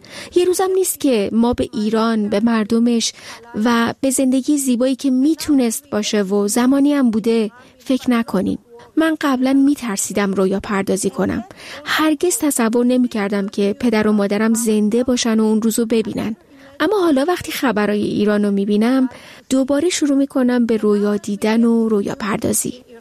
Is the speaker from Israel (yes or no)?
yes; Tel Aviv, Tel Aviv District, Israel; منم بعد از انقلاب در تل‌آویو پایتخت اسرائیل به دنیا اومدم. در شهری بسیار مدرن و باز بزرگ شدم، اما در خونه کاملا ایرانی.